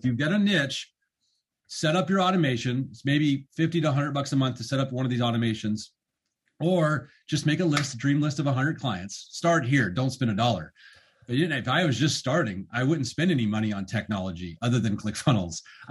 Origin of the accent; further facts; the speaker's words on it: Des Moines, Iowa, United States; But and I grew up in Des Moines, so I can say this.